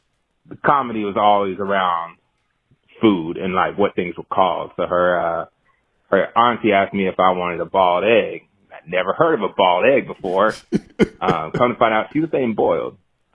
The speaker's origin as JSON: {"language": "English", "region": "Georgia", "country": "United States", "said": "She's from New Orleans, and I am not from New Orleans. I hadn't really spent a lot of time there. From Georgia."}